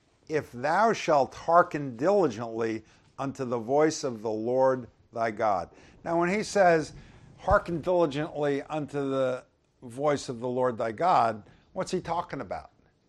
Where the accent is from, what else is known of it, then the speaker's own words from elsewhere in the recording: United States; born there; That I was born in the United States and somebody else was born in Nicaragua is not fair.